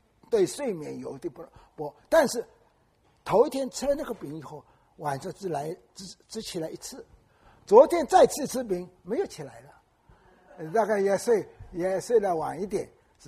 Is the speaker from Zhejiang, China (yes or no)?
yes; Wenzhou, Zhejiang, China; 就是我家乡温州啊